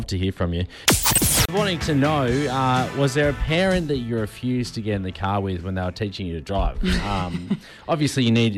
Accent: Melbourne, Victoria, Australia; They would take us, because we grew up in Melbourne, to a uni car park on a Sunday.

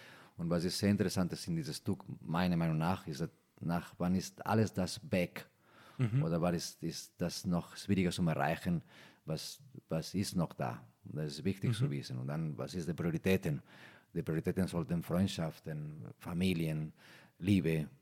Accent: Spain; German is a second language; ist immer etwas als Spanier mir gefällt.

